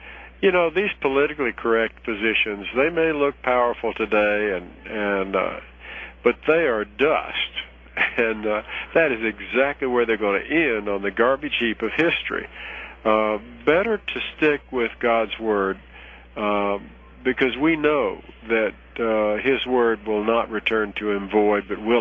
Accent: Southern United States, United States; accent: Southern; as you can tell from my voice, I'm a Southerner

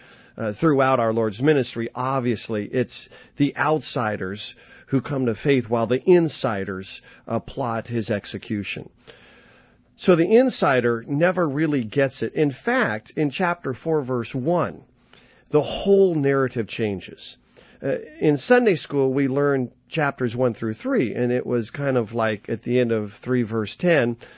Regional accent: Denver, Colorado, United States; I grew up in Denver, Colorado, and my dad told me the worst people are the people who root for the Oakland Raiders.

